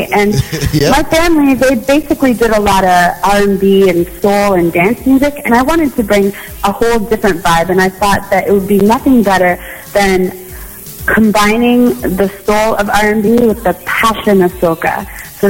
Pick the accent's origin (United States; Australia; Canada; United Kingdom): Canada; born there; my parents are born and raised in Trinidad, but I am Canadian by birth, Trini by heart, and Vinci by association.